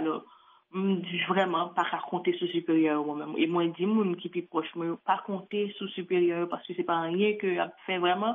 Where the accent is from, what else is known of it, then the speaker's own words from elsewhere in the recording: Haiti; Moi-même, en tant que haïtienne